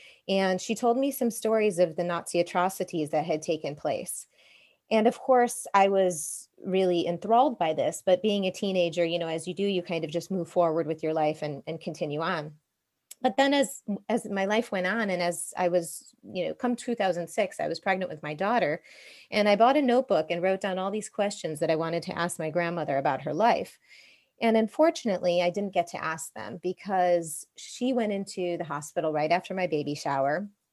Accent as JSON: {"language": "English", "town": "Joliet", "region": "Illinois", "country": "United States", "tie": "born there", "also_born_or_lived": "Milan, Italy / London, United Kingdom", "moved": "as an adult", "said": "I am an American-Italian dual citizen. I was born in Joliet, Illinois, which is, just south of Chicago. And in 2012, my husband and I decided to move abroad, take our daughter and move abroad."}